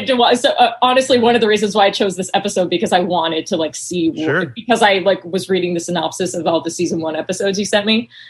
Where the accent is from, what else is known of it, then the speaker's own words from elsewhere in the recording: North Carolina, United States; I grew up in North Carolina.